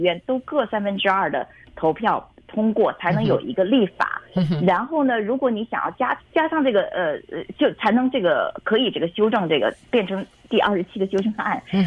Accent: China; 对啊，我是来自中国大陆的，所以我们从小呢是要向国旗敬礼的

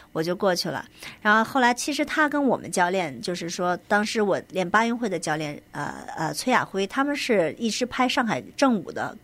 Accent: China; now in United States; 咱们从小在国内看起来是看的黄飞鸿，看的这个方世玉

